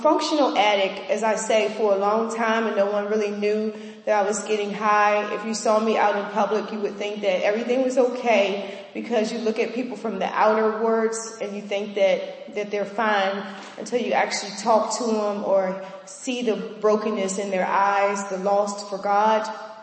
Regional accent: Culpeper, Virginia, United States; I'm from Culpeper, Virginia, and I'm 39 years old

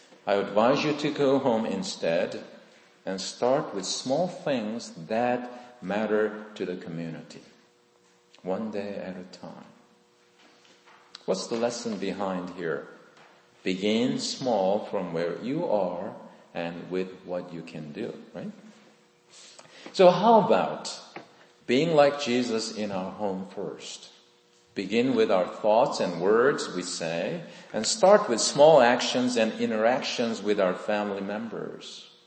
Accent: South Korea; English is a second language; I was born and raised in South Korea

